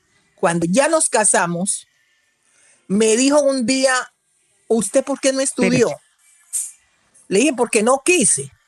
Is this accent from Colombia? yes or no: yes; Guapi, Cauca, Colombia; No, nos vinimos de Guapi porque no había ese proceso que ahora uno puede estudiar en cualquier parte.